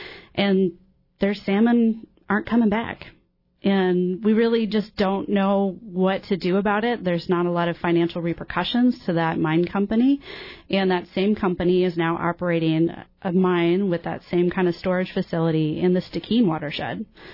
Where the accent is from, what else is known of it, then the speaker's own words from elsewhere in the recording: Alaska, United States; Well, I grew up here in Southeast, and I grew up eating salmon